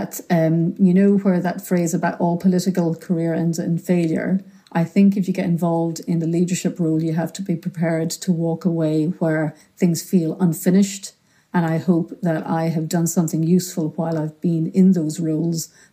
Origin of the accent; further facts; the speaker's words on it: Ireland; now in Scotland, United Kingdom; So I think also being Irish, we've always talked about politics and current affairs